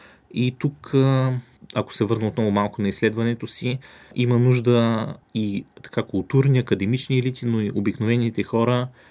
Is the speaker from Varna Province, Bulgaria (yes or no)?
no; Ruse, Ruse Province, Bulgaria; много румънски туристи, които говорят с мен, разбира, че съм от Руси